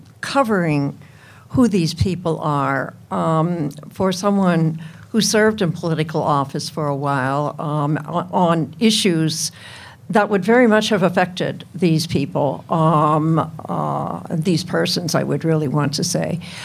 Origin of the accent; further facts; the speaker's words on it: Erie, Pennsylvania, United States; I'm from Erie, Pennsylvania. And it's a city that I'm appreciating very much, that NPR is highlighting as a very changed city politically.